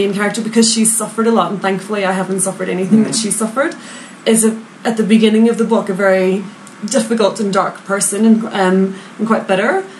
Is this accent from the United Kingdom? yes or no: yes; Northern Ireland, United Kingdom; because I'm from Northern Ireland